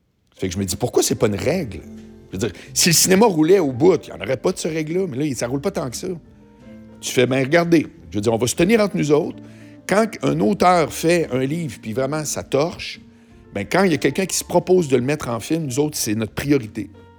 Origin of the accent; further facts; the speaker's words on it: Charlesbourg, Quebec, Canada; Ça rappelle quand j'étais petit à Charlebourg, où y a, de la neige, il y en avait en tabarouette.